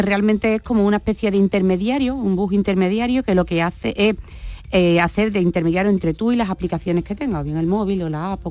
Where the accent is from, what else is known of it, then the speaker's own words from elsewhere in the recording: Andalusia, Spain; que dice que los andaluces hablamos peleando, ¿vale? O sea, los andaluces somos, por ejemplo, muy exaltados